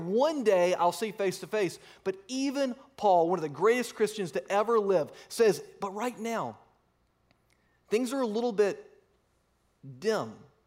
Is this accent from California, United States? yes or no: no; Georgia, United States; also born or lived in Virginia; I grew up in Georgia and Virginia. Both of my parents grew up in small towns in Georgia.